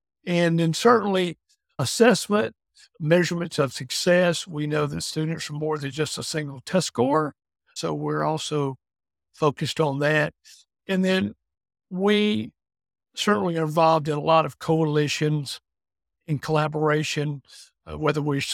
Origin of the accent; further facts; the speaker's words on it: Tifton, Georgia, United States; Tipton, Georgia. It's in the southern part of the state.